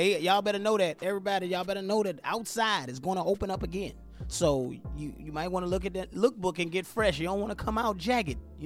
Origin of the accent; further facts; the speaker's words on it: Richmond, Virginia, United States; There was a pastor here in Richmond, Virginia. I'm from Richmond, Virginia. I'm actually in Virginia right